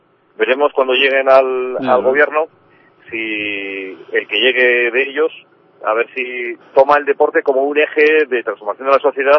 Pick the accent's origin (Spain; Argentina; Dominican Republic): Spain; todos nos debemos de felicitar como españoles